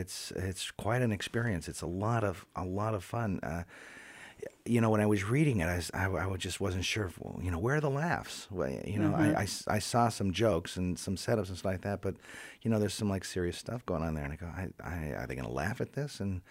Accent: Seattle, Washington, United States; I grew up in Seattle, which is kind of a theater town.

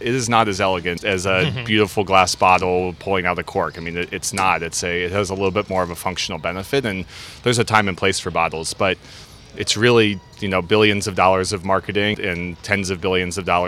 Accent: Cincinnati, Ohio, United States; I'm originally from Cincinnati, and I've looped the country a couple times.

